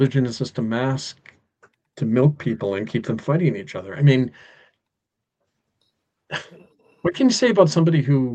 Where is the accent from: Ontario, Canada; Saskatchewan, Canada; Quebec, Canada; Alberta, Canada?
Alberta, Canada; Edmonton; I'm from there. I was born in Edmonton, grew up there. My family are there.